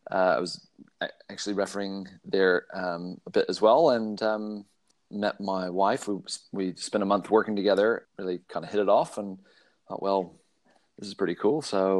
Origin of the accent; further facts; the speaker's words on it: the South, United States; I grew up in the States and even in the South, where most kids are playing baseball or American football or basketball.